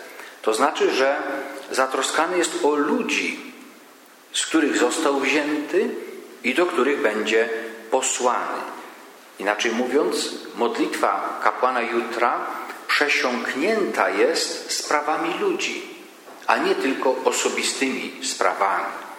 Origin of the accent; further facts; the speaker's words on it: Świętokrzyskie Voivodeship, Poland; klasztor Złotego Lasu w Rytwianach koło Staszowa w moich rodzinnych stronach.